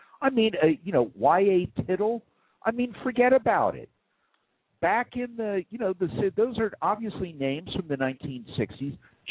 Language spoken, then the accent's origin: English; Pennsylvania, United States; I grew up outside Philadelphia, and it is great.